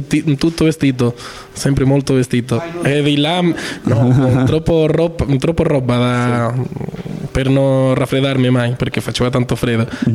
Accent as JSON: {"language": "Italian", "region": "Andalusia", "country": "Spain", "second_language": "Italian", "said": "a Granada, che è vicino al mio paese, dove io studio anche, vicino al mio paese"}